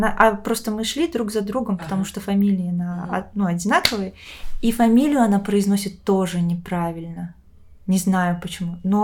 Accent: Tuva, Russia; я из Тувы, и как бы, что там точно есть тувинские крови

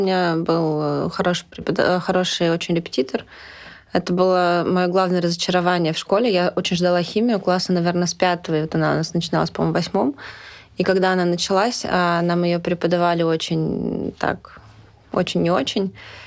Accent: Belarus; Я же из Беларуси, у нас есть просто высшее образование.

